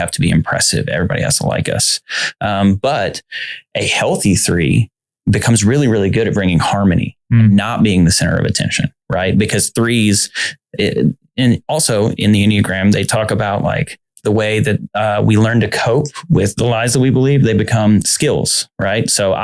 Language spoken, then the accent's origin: English; the South, United States; I grew up in the South watching John Wayne movies.